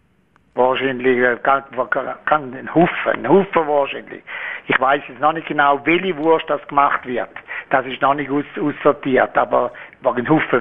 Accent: Switzerland; now in South Africa; Ich bin nicht mehr, schon Schweizer, immer noch ein guter Schweizer, aber ich habe mich geändert.

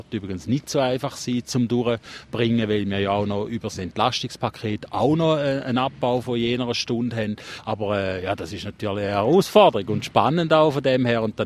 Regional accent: Schaffhausen, Switzerland; Und ich bin natürlich ein Rheinbub. Ich bin aufgewachsen auf dem Rhein, wir hatten immer einen Weidling gehabt.

